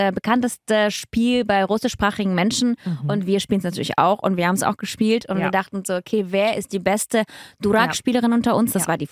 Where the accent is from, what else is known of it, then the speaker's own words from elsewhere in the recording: Germany; Habe es aber trotz Studium in Klammern nie selber gespielt in Klammern und das als Deutsche